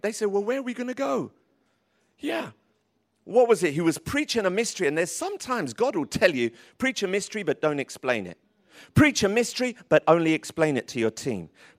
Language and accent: English; Tottenham, London, United Kingdom; I got rid of my weaponry that I used to have growing up in Tottenham.